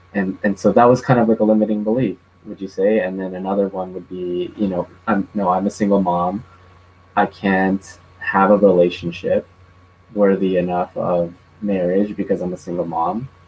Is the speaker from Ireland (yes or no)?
no; Canada; And I think nowadays, especially growing up in Canada, I've noticed there's a lot of like interracial couples.